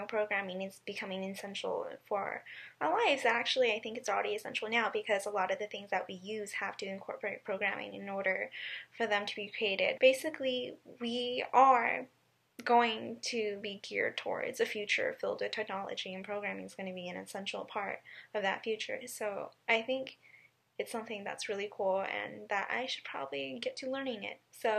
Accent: California, United States; I'm from Southern California.

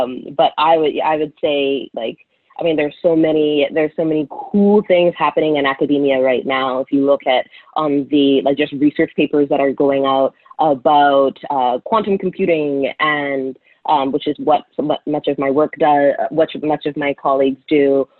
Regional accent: Canada; And so I'm in Canada, I'm Canadian, and so focusing on the Canadian perspective

